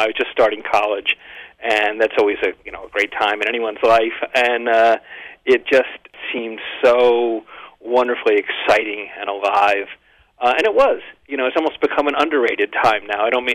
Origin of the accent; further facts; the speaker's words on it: Massachusetts, United States; also born or lived in New Jersey; Yeah, I was born in New Jersey, but we moved up to Massachusetts, the North Shore of Massachusetts, when I was about 8. And both my parents were born in the city.